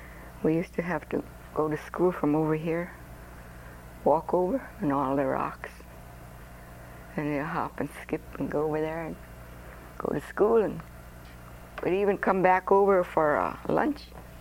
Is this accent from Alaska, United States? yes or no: yes; Chignik, Alaska, United States; And I was born and raised here in Chignik.